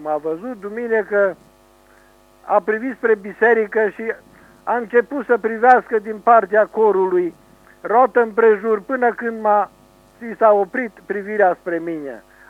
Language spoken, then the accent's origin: Romanian; Gilău, Cluj County, Romania; și sunt un localnic din Gilău, născut pe calea Domnului.